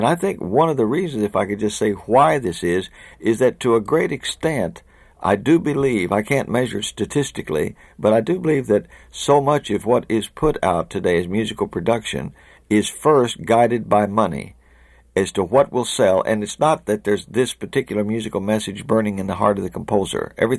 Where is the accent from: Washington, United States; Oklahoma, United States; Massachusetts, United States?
Oklahoma, United States; I came from Oklahoma. Everything there was strictly cowboy music